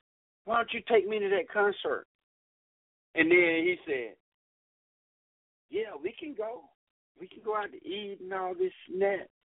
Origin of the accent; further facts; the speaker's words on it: Atlanta, Georgia, United States; Because the girl asked me, because I'm from Atlanta, she asked me … what's a good restaurant in Atlanta?